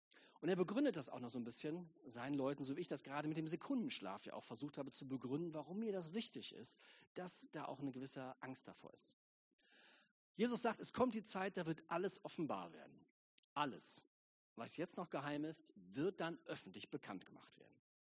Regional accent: Germany; Für uns als Europäer, erst recht als Deutsche, ist das irgendwie ein Problem

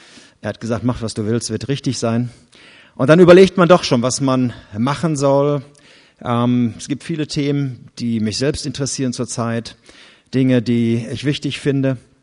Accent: Erkrath, North Rhine-Westphalia, Germany; Ich komme aus dem Raum Erkrath. Das ist ein Vorort von Düsseldorf.

